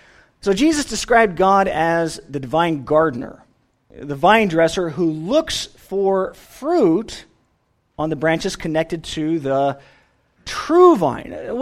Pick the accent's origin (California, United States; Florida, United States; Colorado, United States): California, United States; Well, as you know, I'm from California.